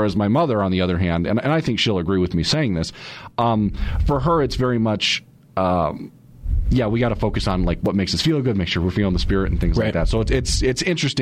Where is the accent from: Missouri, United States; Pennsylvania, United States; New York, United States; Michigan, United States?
Michigan, United States; So, born and raised in Michigan. Both of my parents are converts.